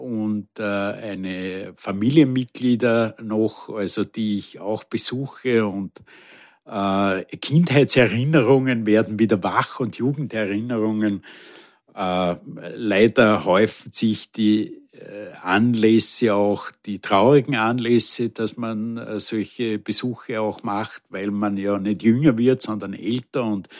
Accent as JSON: {"language": "German", "region": "Tyrol", "country": "Austria", "said": "war mein Lieblingsverein damals, so als Tiroler."}